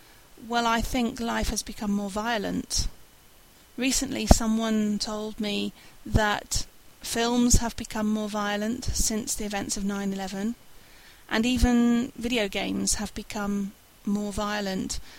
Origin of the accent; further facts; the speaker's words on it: England, United Kingdom; As an English person, I see the soldiers going off to Iraq, to Afghanistan